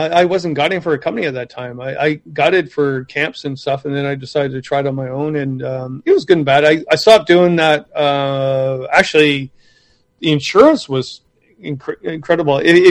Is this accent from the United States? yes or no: no; Ontario, Canada; I go, I'm from Ontario. I should not write a book about Quebec canoe routes.